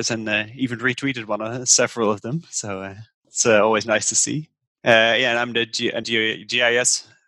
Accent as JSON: {"language": "English", "region": "Groningen", "country": "Netherlands", "second_language": "English", "said": "I'm from the Netherlands, from Groningen. It's a town in the north of the Netherlands. And I'm a GIS specialist at the university there."}